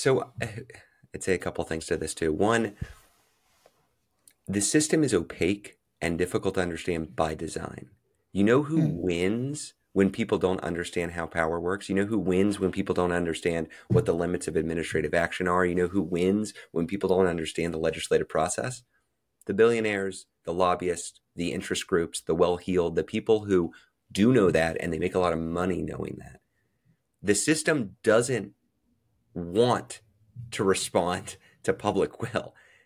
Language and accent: English; Texas, United States; I think about my home state in Texas.